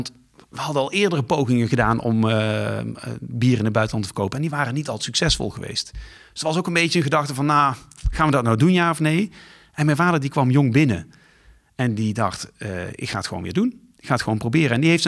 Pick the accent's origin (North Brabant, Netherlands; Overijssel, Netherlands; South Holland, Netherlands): North Brabant, Netherlands; Lieshout; En ik vind het altijd fijn om te kunnen zeggen dat we uit Lieshout komen. En dat we dan kunnen vertellen dat het een verdomd mooi dorpje is.